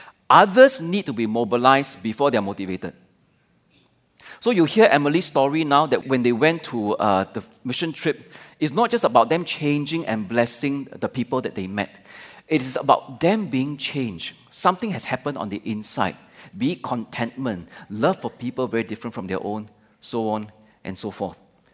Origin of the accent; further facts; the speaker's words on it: Singapore; I just happen to go over there to say, hello, I'm a Singaporean, do you need help?